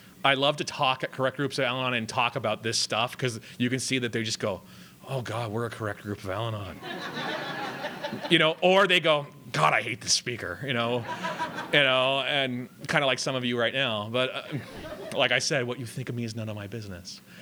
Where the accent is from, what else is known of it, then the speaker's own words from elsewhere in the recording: Long Beach, California, United States; And I'm from Long Beach, California. No, I don't know